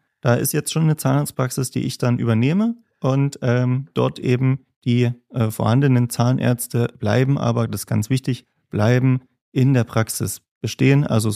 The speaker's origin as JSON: {"language": "German", "town": "Gera", "region": "Thuringia", "country": "Germany", "said": "Ich komme ursprünglich aus Gera, habe hier dann auch mein Abitur gemacht 2015, bin dann zum Zahnmedizinstudium nach Jena gegangen."}